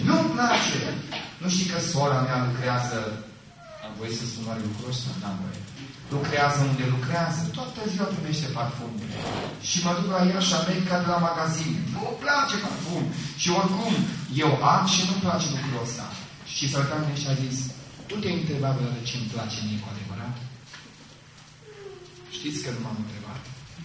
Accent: Târgu Ocna, Bacău County, Romania; also born or lived in Onești; eu sunt din Târgu Ocna, acolo am trăit copilăria, m-am născut în Onești și apoi când am crescut, în clasa a 5-a, m-am mutat în Onești. Într-un loc, acolo am crescut, un orășel liniștit, frumos

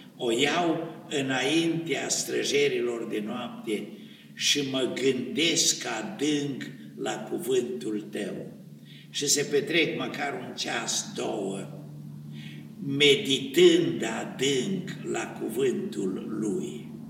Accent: Apuseni Mountains, Romania; Eu sunt de la Moț

